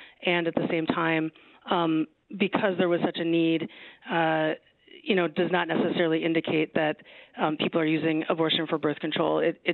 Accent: Wisconsin, United States; You know, I'm from Wisconsin. Wisconsinites often love Wisconsin, right?

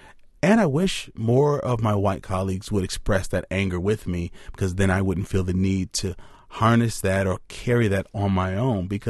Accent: Madison, Wisconsin, United States; born or raised there

